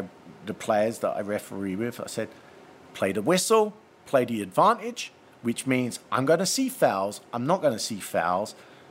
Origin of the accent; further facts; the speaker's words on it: England, United Kingdom; When I grew up in England, the message was very monotone